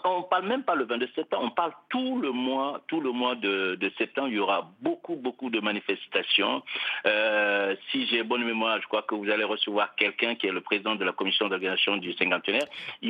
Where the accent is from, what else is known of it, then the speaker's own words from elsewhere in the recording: Bankmana, Koulikoro, Mali; Mon village, c'est Bankmana. Bankmana est situé au cœur du Mandé